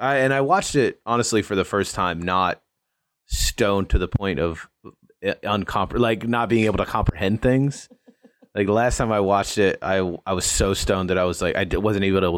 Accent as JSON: {"language": "English", "region": "Alabama", "country": "United States", "said": "No, I'm from Alabama, Cleveland? Which also sucks."}